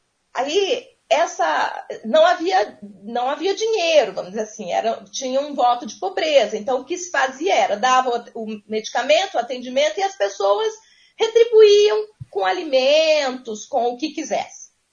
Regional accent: Viçosa, Minas Gerais, Brazil; Eu retornei a Minas, eu sou de Minas, eu sou de Viçosa, eu retornei em casa, fiquei mais alguns meses e depois, em 85, alguns meses depois, eu vim definitivamente e estou aqui até hoje.

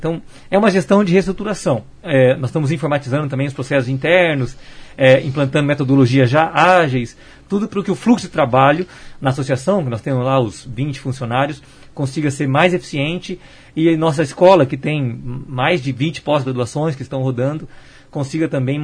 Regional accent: Curitiba, Paraná, Brazil; now in Maringá, Brazil; na verdade eu sou natural de Curitiba, mas como maringaense de coração, que já resido aqui nessa cidade maravilhosa desde 1991

